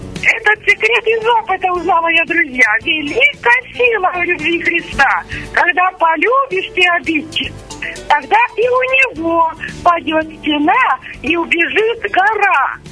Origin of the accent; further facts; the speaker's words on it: Ukraine; с Украины.